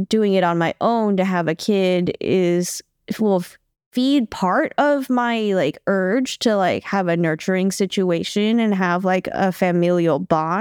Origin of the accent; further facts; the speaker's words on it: United States; because growing up in America, clearly I went home with some kind of expectation